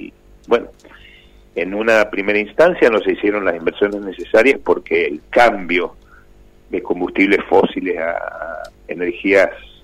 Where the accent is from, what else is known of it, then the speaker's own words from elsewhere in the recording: Mendoza, Argentina; a los 2 millones de habitantes que somos de Mendoza, ya no alcanza